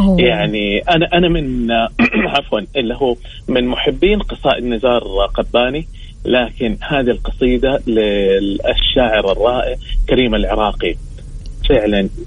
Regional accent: Taif, Makkah Province, Saudi Arabia; now in Riyadh, Saudi Arabia; أنا الآن مستقر في الرياض، بل أنا أساسا من الطائف.

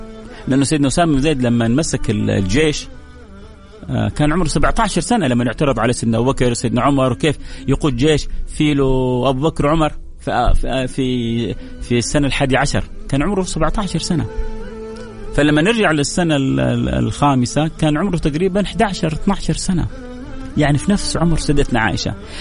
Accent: Jeddah, Makkah Province, Saudi Arabia; من جدة، أنا مندوب توصيل

